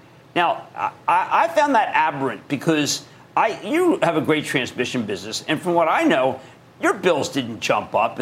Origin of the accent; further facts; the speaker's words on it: Pennsylvania, United States; How about Doug in my home state of Pennsylvania?